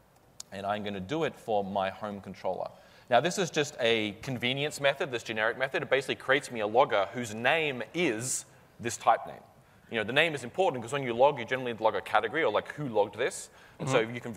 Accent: Australia; also born or lived in England; I am from Australia, actually.

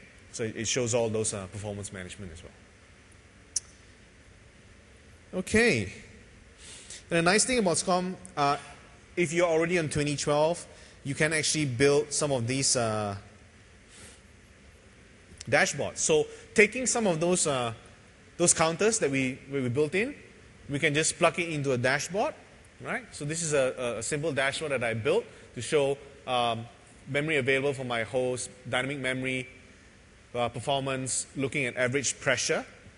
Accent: Malaysia; So, like, this is two towers that we have back in my hometown, Malaysia.

